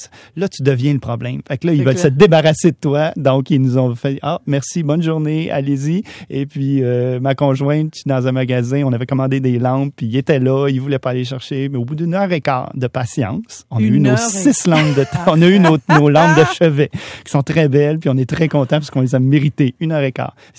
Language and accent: French; Canada; Puis quand on dit qu'on est des Canadiens, tout de suite le sourire, puis ça change.